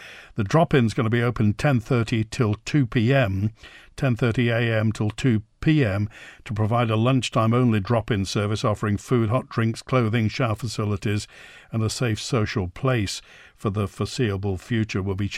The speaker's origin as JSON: {"language": "English", "country": "Poland", "accent": "Polish", "second_language": "English", "said": "I speak English as a second language. I'm married to an Englishman. But is it my Polish accent that's something to do with this?"}